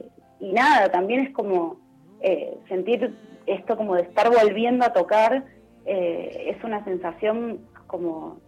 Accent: Argentina; yo como mujer argentina

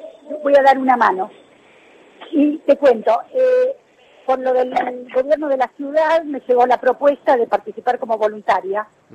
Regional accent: Buenos Aires, Argentina; yo soy de Buenos Aires.

